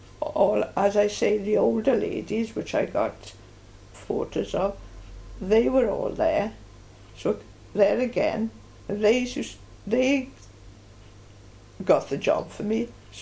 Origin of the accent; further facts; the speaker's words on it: Rumney, Wales, United Kingdom; born there; my family, where I was born in Rumney, we were living in the same street.